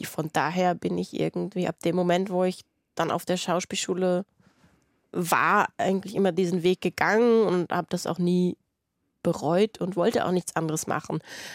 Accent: Berlin, Germany; In Berlin, Charlottenburg.

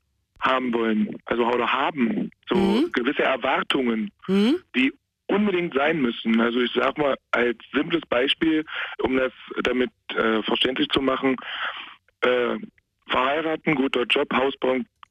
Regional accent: Saxony-Anhalt, Germany; ich bin kein Kölner, ich komme aus Sachsen-Anhalt

